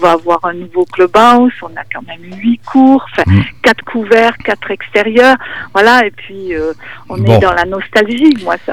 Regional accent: Marseille, Provence-Alpes-Côte d'Azur, France; now in Chambon-sur-Lignon, France; je venais faire le tournoi du Chambon-sur-Lignon, même étant de Marseille.

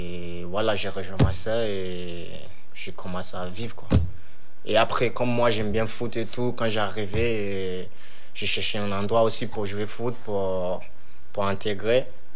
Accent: Benin City, Edo, Nigeria; now in France; En fait, j'ai commencé le foot au Nigeria. Et j'ai resté un peu dans mon city, Benin City. Et j'ai commencé petite. Et après, je suis venu en Europe.

